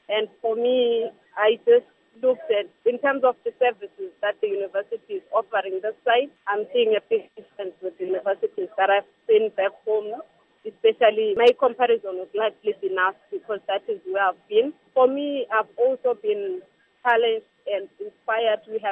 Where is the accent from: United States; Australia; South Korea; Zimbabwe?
Zimbabwe; Bulawayo; born or raised there; now in Victoria Falls, Zimbabwe